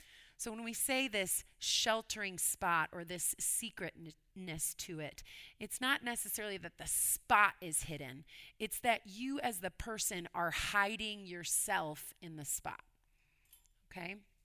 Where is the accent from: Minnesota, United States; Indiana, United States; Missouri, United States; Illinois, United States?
Illinois, United States; also born or lived in Louisville, Kentucky; Now, growing up in Illinois, I always called sleepovers, sleepovers. It's just what you did.